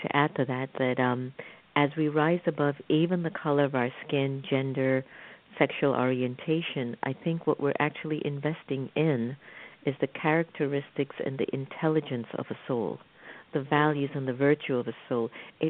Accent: Jamaica; You know, I'm from Jamaica

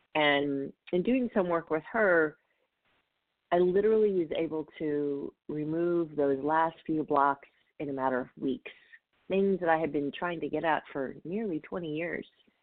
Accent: Southern US, United States; I grew up in the South, so I know all about the boys' club.

